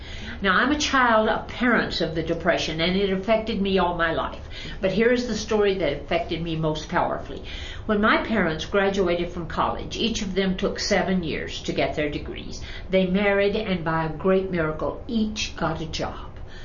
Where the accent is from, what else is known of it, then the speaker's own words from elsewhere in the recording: Texas, United States; When I was a child in the 1940s, growing up in Central Texas, our little town didn't have Rotary or Lions Club or any service clubs like this.